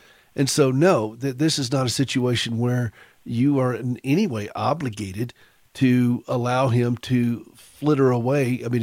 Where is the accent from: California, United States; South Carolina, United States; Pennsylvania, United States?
South Carolina, United States; South Carolina? Well, that's where I'm from, Mary.